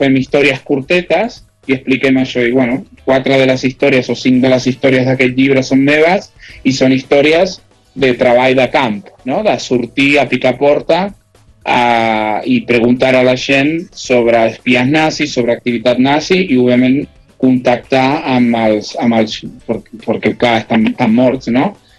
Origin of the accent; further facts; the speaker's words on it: Mar del Sur, Buenos Aires Province, Argentina; Catalan is a second language; now in Spain; jo soc argentí, vaig criar, bueno, en un poble a Mar